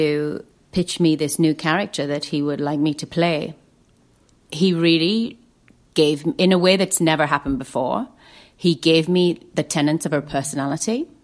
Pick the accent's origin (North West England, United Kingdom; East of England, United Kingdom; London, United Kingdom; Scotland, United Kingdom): North West England, United Kingdom; I grew up in the Lake District, mm-hmm. and my mom is born and bred there, and mm-hmm. all of that side of my family.